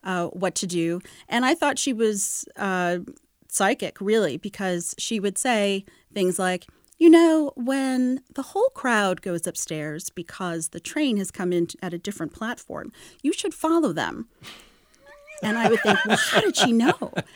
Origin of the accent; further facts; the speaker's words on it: New York City, New York, United States; That's right. That's right. 92nd Street. It was a really special place at the tim